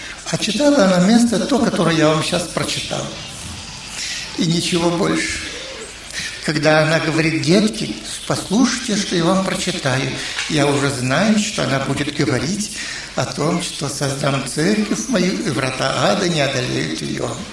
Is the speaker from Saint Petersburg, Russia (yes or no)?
yes; Saint Petersburg, Russia; Я жил тогда, мое детство прошло в Ленинграде. Мой папа тоже был служитель церкви.